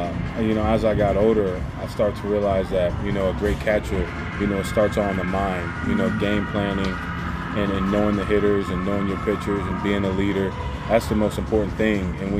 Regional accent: Danville, Illinois, United States; I'm from Danville, Illinois.

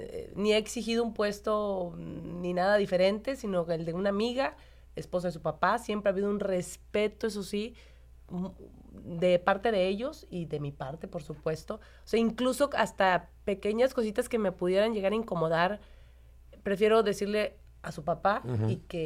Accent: Monterrey, Nuevo León, Mexico; De donde soy yo, fíjate.

